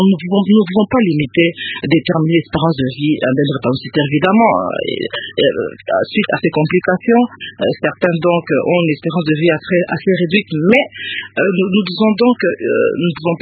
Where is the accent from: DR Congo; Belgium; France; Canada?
DR Congo; il y a beaucoup d'études qui sont faites par rapport à la maladie ici chez nous en RDC et ailleurs à l'étranger.